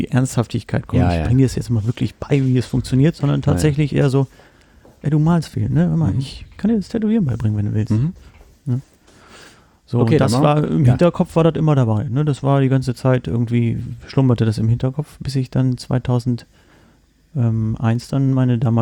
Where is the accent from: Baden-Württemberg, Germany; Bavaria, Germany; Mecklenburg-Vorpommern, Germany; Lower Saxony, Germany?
Mecklenburg-Vorpommern, Germany; Rostock; born there; weil ich komme gebürtig aus Rostock